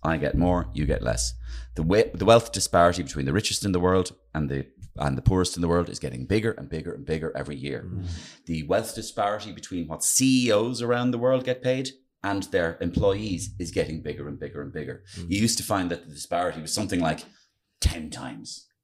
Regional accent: Dublin, Leinster, Ireland; I'm from Dublin. I'm from poor middle class

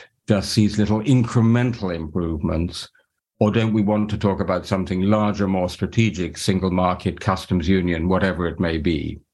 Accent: United Kingdom; as a Brit

